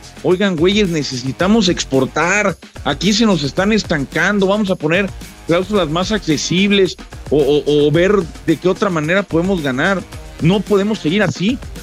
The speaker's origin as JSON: {"language": "Spanish", "country": "Mexico", "said": "yo como aficionado, como periodista, como lo que tú quieras, como mexicano, deseo que México gane el Mundial"}